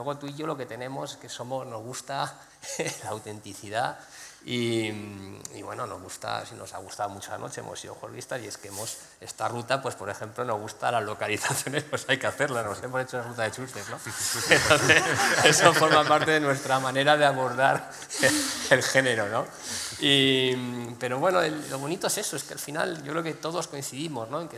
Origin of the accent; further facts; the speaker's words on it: Madrid, Community of Madrid, Spain; como yo soy de Madrid